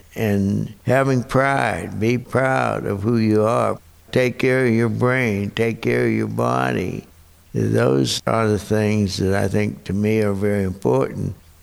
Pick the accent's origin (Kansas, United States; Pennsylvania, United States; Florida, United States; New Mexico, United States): Pennsylvania, United States; New Castle; My birthday is July 23rd, 1926. I grew up in Newcastle, Pennsylvania. My father was a coal miner